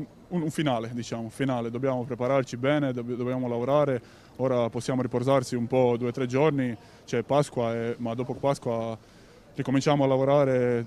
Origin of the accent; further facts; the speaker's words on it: Croatia; Italian is a second language; Io sono croato, io sono venuto qua da solo, l'unico straniero